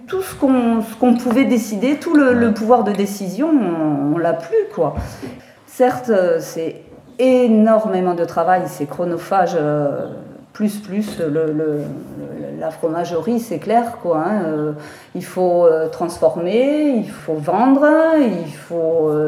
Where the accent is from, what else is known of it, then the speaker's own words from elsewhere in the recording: Brittany, France; moved away; Non, moi je suis bretonne d'origine.